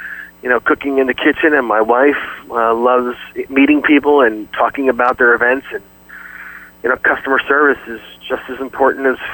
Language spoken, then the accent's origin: English; New Jersey, United States; Well, I come from New Jersey originally, and my father always said we were a seafood family. And growing up at the Jersey Shore